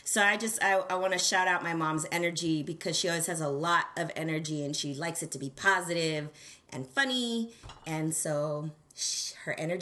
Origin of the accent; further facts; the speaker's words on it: California, United States; I've got to say I am from the Bay Area. I went to my first Warriors game. I think I was 18 years old.